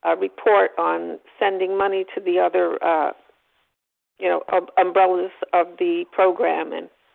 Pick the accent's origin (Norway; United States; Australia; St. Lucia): United States; New Jersey; from New Jersey.